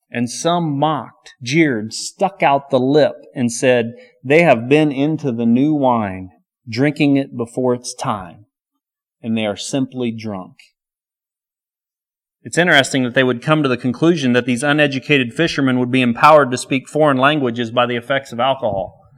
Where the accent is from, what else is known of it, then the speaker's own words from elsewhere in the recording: Indiana, United States; I don't mean to pick on Kentucky, but you know I'm from Indiana and we kind of know about them Kentucks down there south of the border.